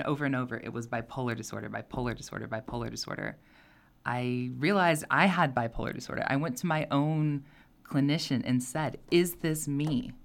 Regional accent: Knoxville, Tennessee, United States; and I hail from East Knoxville.

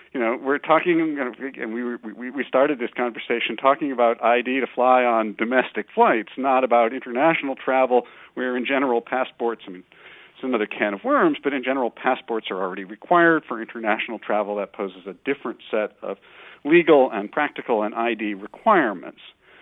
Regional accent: California, United States; Now, for example, I'm from California.

